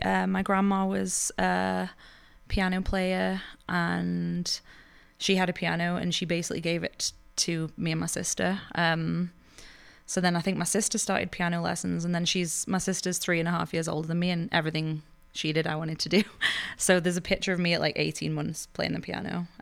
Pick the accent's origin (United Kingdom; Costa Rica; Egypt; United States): United Kingdom; England; So I'm from England, obviously.